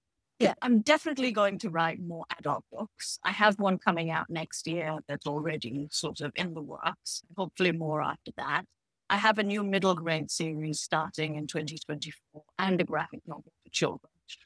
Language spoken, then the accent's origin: English; United Kingdom; I am a British Indian author who writes mostly fantasy and sci-fi.